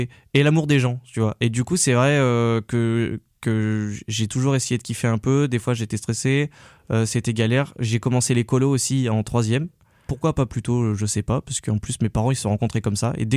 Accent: Grenoble, Auvergne-Rhône-Alpes, France; Donc moi déjà j'ai grandi à Grenoble dans une famille aimante

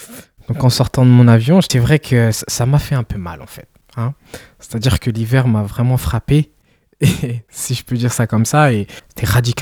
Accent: Rwanda; now in France; En tant que Rwandais, qui a plus ou moins grandi, qui a aussi cette culture française, parce que j'ai fait mes classes ici, mon identité africaine reste inculquée

